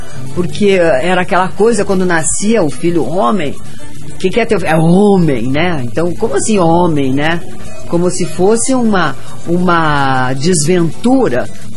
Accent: Santa Catarina, Brazil; now in Curitiba, Brazil; eu sou catarinense, mas eu sou curitibano também, né?

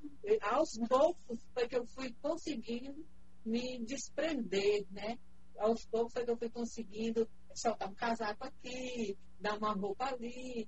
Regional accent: Fortaleza, Ceará, Brazil; e Cuscuz, porque eu sou de Fortaleza.

